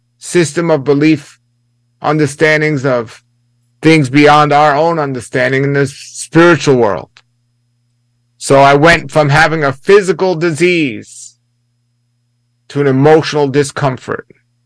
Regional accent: Brooklyn, New York, United States; I grew up in New York City, well, actually Brooklyn, New York, and I was, without understanding anything to do with organized religion, an atheist.

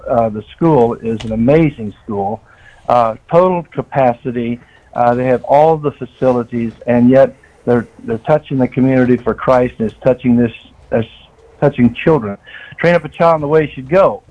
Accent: Missouri, United States; moved away; Well, I'm from Missouri. I came down here in 94 and 95. Been here 30 years.

